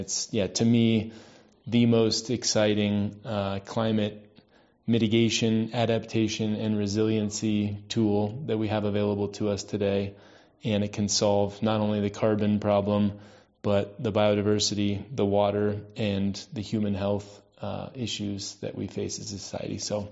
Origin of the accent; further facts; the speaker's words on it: Denver, Colorado, United States; And so I was born and raised in Denver.